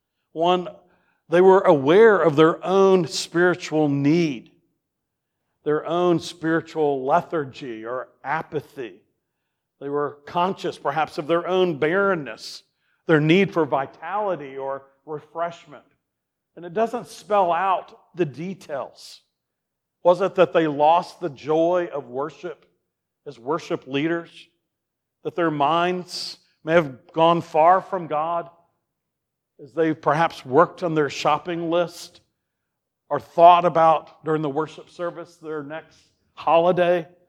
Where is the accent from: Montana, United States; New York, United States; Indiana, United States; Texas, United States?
Texas, United States; but where I grew up in Texas, it was sung.